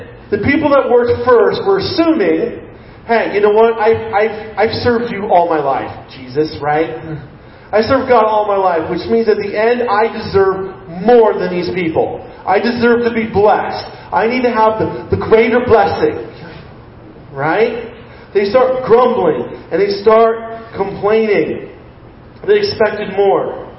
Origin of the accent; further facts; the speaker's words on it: United States; Because I'm an American, I'm entitled to be comfortable, right?